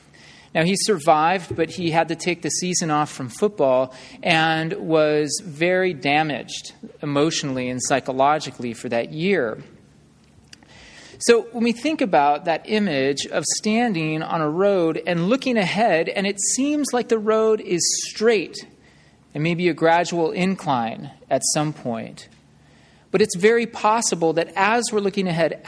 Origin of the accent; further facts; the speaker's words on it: Pinetop-Lakeside, Arizona, United States; Well, many of you know that I grew up in Pine Top Lakeside, which is a really pretty little town in eastern Arizona.